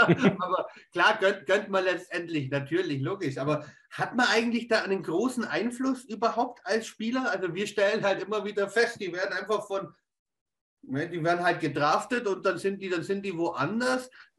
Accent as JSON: {"language": "German", "town": "Augsburg", "region": "Bavaria", "country": "Germany", "said": "aber wir sind ja aus Augsburg und wir haben in Augsburg ein Hotelturm"}